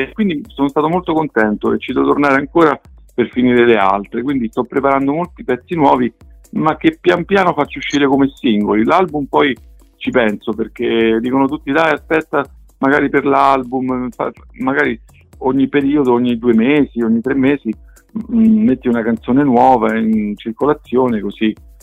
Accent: Rome, Lazio, Italy; now in Bologna, Italy; adesso io sono a Bologna, sono romano ma vivo a Bologna

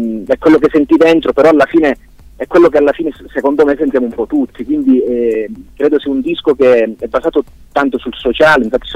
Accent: Calabria, Italy; questo album l'abbiamo prodotto ovviamente nella mia terra, ci tengo a dirla questa cosa, l'abbiamo prodotto in Calabria

